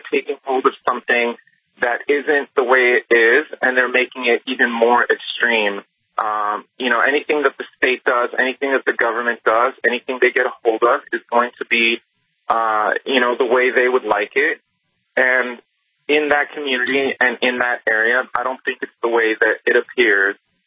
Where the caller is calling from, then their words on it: California, United States; And I'm calling from California, and I've been listening to you for 23 years